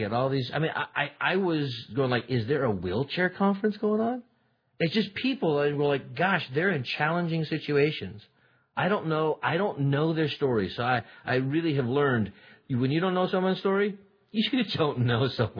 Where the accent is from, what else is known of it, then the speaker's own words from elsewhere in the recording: California, United States; I am a Californian in terms of I like smoke-free environments.